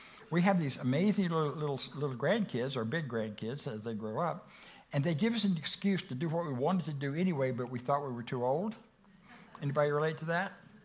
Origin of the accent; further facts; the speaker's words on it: Florida, United States; I grew up in Florida. On the west coast of Florida. I always thought God punished me because I grew up in Florida, but it was nowhere close to a beach.